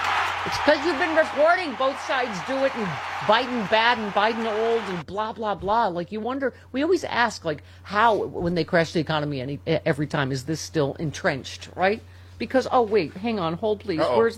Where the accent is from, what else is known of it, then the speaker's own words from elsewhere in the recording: Buffalo, New York, United States; I grew up in Buffalo.